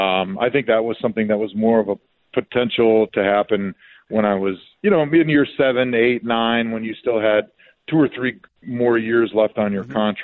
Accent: Wisconsin, United States; Typically, Green Bay was one of the spots, being that I was from Wisconsin

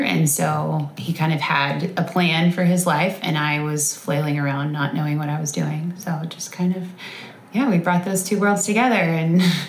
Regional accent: LaGrange, United States; But I was born and raised here in LaGrange. I have lived here all my life.

